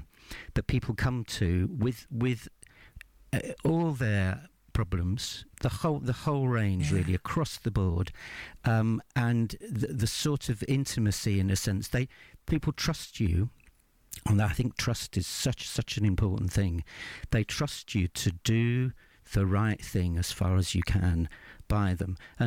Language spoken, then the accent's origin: English; London, United Kingdom; also born or lived in Bristol; now in Sheffield, United Kingdom; I came from Bristol with my wife, because we wanted, I come from London originally